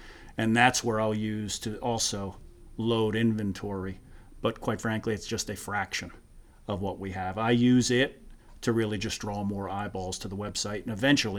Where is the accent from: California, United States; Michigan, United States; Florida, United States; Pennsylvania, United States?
Pennsylvania, United States; Philadelphia; I would say growing up in the Philly area, it was probably a tie between Mike Schmidt and Charles Barkley.